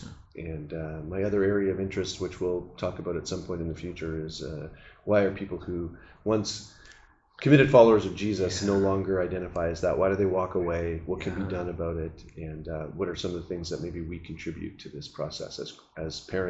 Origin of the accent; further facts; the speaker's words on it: Canada; moved away as an adult; now in United States; So I grew up in Canada and spent most of my life there until I was about 20, moved down to the U.S.